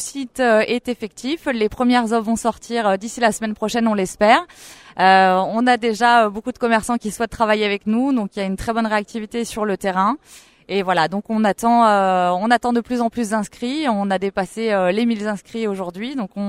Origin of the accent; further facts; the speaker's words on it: Auvergne-Rhône-Alpes, France; on est originaires tous les deux d'Auvergne. On a nos familles qui sont installées ici et voilà, on a suivi toutes nos études à l'UP Management de Clermont-Ferrand.